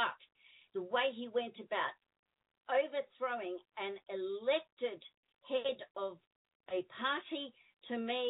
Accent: Australia; As an Australian citizen, I believe passionately in using the legal foundation basis constitution.

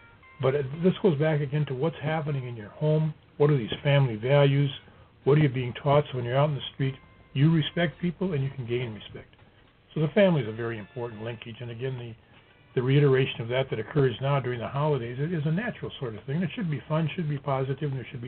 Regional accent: Minneapolis, Minnesota, United States; When I grew up in North Minneapolis, I'll tell you, cops that worked those areas, we knew them.

